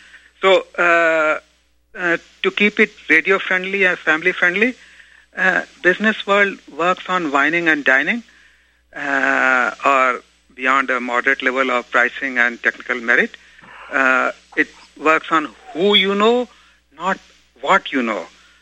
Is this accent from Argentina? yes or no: no; India; English is a second language; So I was born and raised in India